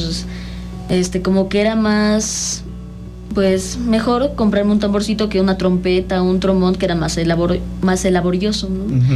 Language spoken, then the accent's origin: Spanish; Ocotepec, Mexico; yo me pegaba a las bandas de viento que había en mi pueblo. O sea, acá, yo soy de acá de Ocotepec